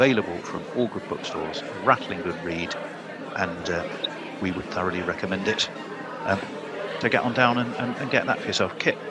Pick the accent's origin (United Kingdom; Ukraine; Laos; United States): United Kingdom; England; because we're English.